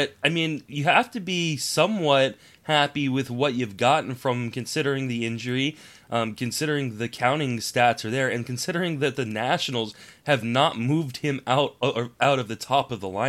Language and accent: English; Ireland; Well, being Irish myself, I wake up feeling like that every morning.